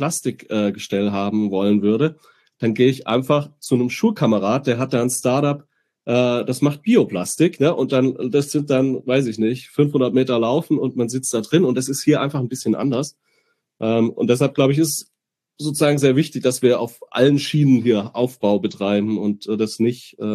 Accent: Southern Germany, Germany; now in Greifswald, Germany; wir kommen beide aus Süddeutschland. Ich habe mich hier in Greifswald angesiedelt und bin Wahlgreifswalder sozusagen.

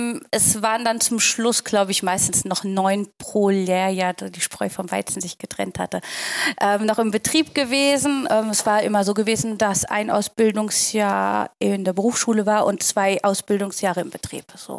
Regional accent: Frankfurt, Hesse, Germany; ich bin in Frankfurt groß geworden

